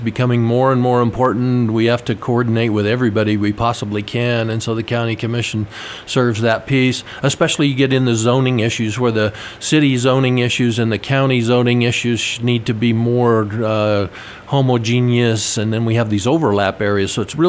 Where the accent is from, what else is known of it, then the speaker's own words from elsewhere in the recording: Nebraska, United States; I grew up in Nebraska. My dad was the mayor of our town for over 20 years